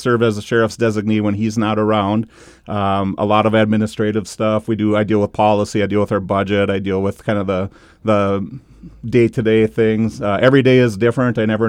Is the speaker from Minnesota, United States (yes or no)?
yes; Henning, Minnesota, United States; I grew up in Henning, graduated from Henning High School, went to NDSU and got my bachelor's degree in sociology.